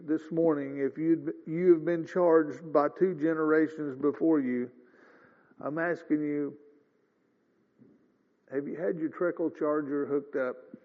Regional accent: Missouri, United States; born there; And I said, got to show me. I was born in Missouri.

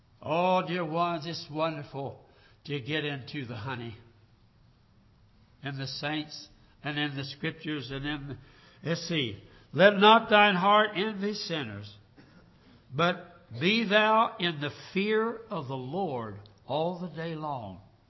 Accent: Guthrie, Oklahoma, United States; I attended services here at Guthrie. I was born here in Guthrie and raised.

